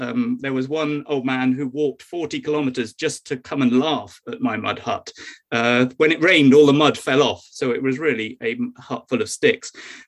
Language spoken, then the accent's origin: English; Bristol, South West England, United Kingdom; So, as I said, I grew up in Bristol.